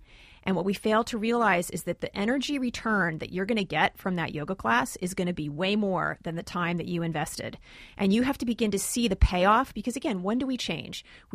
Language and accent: English; New Jersey, United States; I'm from New Jersey.